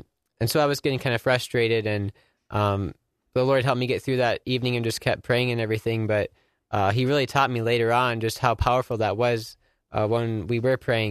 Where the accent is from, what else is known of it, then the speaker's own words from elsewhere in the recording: Wisconsin, United States; I'm also from Wisconsin.